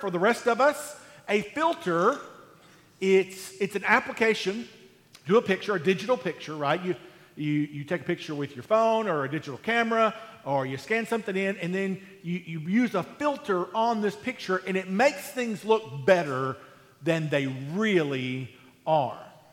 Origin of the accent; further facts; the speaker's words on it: Tennessee, United States; we're from Coffee County, and we may view the things that our school does as better than what, you know, stupid McMinnville schools do.